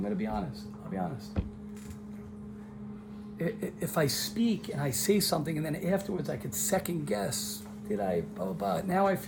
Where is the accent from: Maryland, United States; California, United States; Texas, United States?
Maryland, United States; Baltimore; Where are you from? Maryland. Baltimore. And it's Baltimore, Baltimore. Baltimore. That's where I'm from.